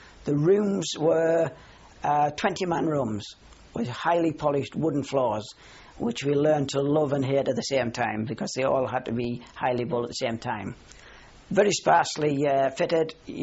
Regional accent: Brandon, North East England, United Kingdom; And I said, I'm from Durham. He said, where in Durham? And I said, Brandon.

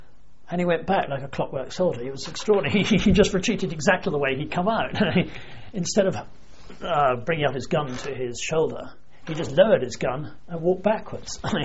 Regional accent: England, United Kingdom; that I'm an Englishman and nobody's going to touch me.

